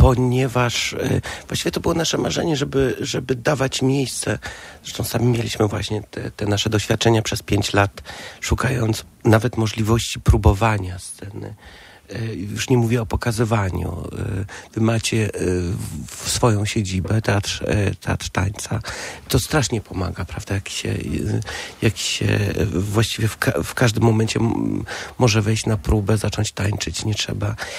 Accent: Germany; no ja się wychowałem w Niemczech, czyli zawsze w kieszeni mam plan A, B, C, D, E, jestem dość zorganizowany

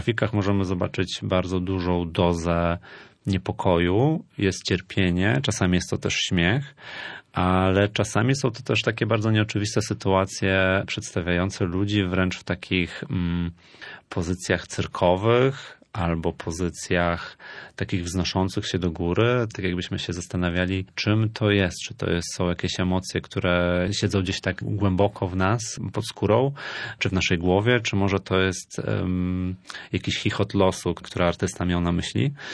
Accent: Gdańsk, Pomeranian Voivodeship, Poland; Jako, że ja pochodzę z Gdańska, no to zmieniłem lokalizację, po prostu chciałem się przenieść do mojego rodzinnego miasta

